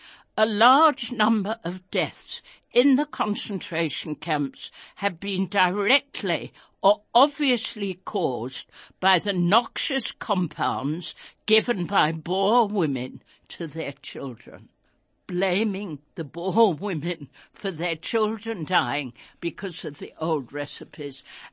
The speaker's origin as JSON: {"language": "English", "region": "England", "country": "United Kingdom", "tie": "born or raised there", "said": "I grew up in England. I learnt history."}